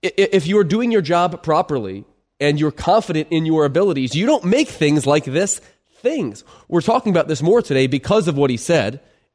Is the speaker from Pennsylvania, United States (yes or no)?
yes; Philadelphia, Pennsylvania, United States; I'm from Philadelphia, so that's what I say to pretty much everybody.